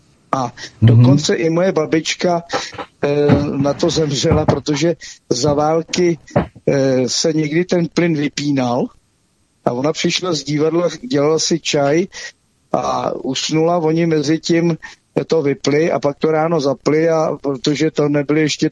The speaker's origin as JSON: {"language": "Czech", "town": "Plzeň", "region": "Plzeň Region", "country": "Czechia", "tie": "born or raised there", "said": "Já jsem z Plzně rozenej"}